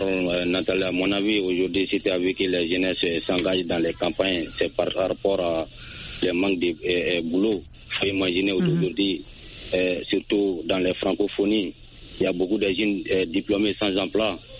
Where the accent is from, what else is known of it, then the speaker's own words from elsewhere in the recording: Bamako, Mali; also born or lived in Côte d'Ivoire; parce que je faisais commerce en Côte d'Ivoire, maintenant je suis dans mon pays natal à Bamako